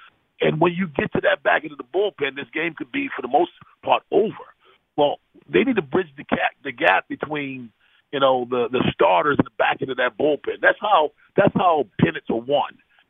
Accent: Baltimore, Maryland, United States; I was born and raised in Baltimore. I don't remember life without the Orioles.

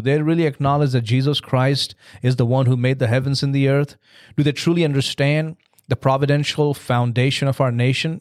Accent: United States; because as an American, okay, because I consider myself an American.

